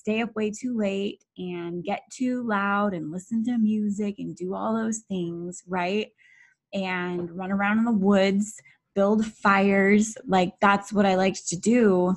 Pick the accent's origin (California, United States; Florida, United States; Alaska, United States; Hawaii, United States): Alaska, United States; And I grew up in Alaska. I would do things like go hike a mountain before school.